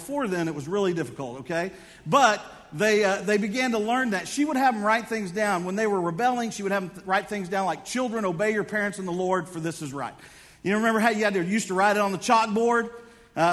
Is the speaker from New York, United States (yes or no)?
no; Houston, Texas, United States; I grew up in Houston, Texas, and we were going to Louisiana, and we had a Chevy Vega.